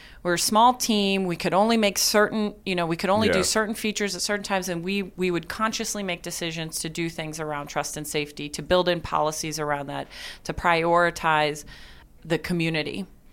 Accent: Alabama, United States; I think I also saw how important that community was as an sort of yeah. an outsider, particularly growing up in Alabama.

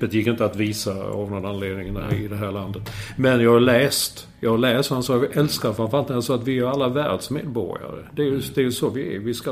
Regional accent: Sweden; Och det känns ju inte så kul att läsa som svensk, som utlandssvensk, sitta och läsa det

